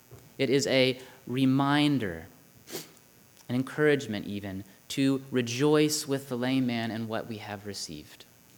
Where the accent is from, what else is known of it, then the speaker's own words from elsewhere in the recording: Georgia, United States; Now, I'm from Georgia. Down in Georgia, we would have concluded with an altar call.